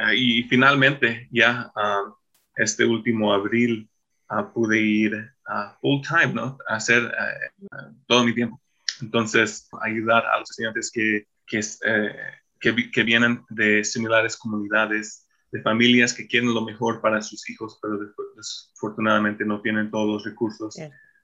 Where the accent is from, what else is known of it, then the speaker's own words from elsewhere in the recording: Los Angeles, California, United States; also born or lived in Bolivia; a los 7 años, yo crecí en Los Ángeles, California. Y nací en la ciudad, en el noreste de Los Ángeles.